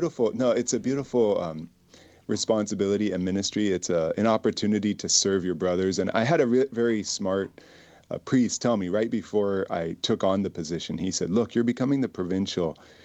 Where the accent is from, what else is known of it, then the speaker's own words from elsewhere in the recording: San Diego, California, United States; also born or lived in La Mesa; You know, I was born in La Mesa. I lived in San Diego for the first 12 years of my life. It would feel like coming home to me